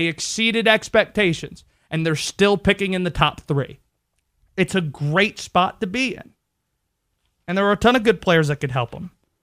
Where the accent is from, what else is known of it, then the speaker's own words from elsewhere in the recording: North Carolina, United States; So I interjected and said, "Hey, I'm from North Carolina."